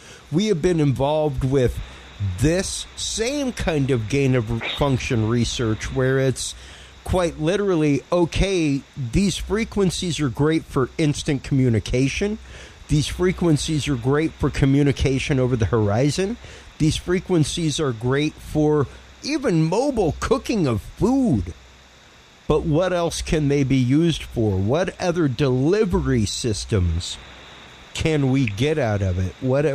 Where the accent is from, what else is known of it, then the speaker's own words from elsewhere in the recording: Louisiana, United States; I'm a Cajun, and I love squirrel gumbo.